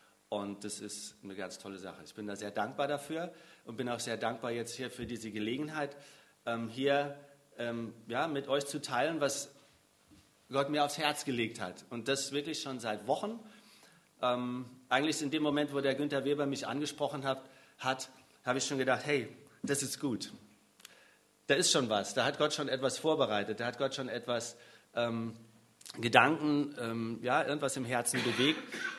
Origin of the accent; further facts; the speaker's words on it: Saarland, Germany; ich bin eigentlich aus dem Saarland, bin verheiratet, eine Tochter, die ist 21